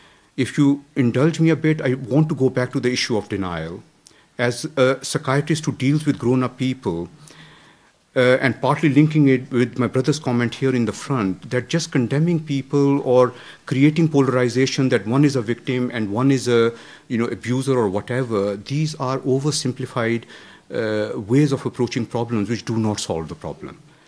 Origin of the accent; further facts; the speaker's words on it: Lahore, Punjab, Pakistan; moved away as an adult; I come from Lahore originally.